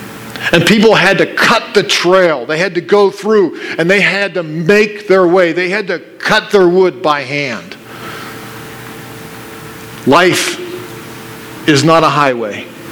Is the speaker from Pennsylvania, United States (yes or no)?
yes; Pennsylvania, United States; Now, I grew up in Pennsylvania, steel mill country, and so I loved to read adventure stories.